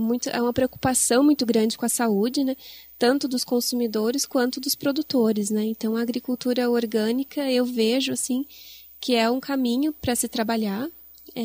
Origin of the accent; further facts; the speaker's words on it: Lages, Santa Catarina, Brazil; Sou natural de Lages.